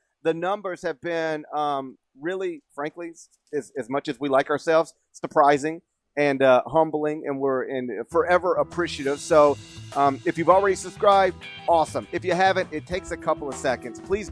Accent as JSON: {"language": "English", "town": "Memphis", "region": "Tennessee", "country": "United States", "said": "Like, I know I'm from Memphis. People take a crap on Memphis all the time."}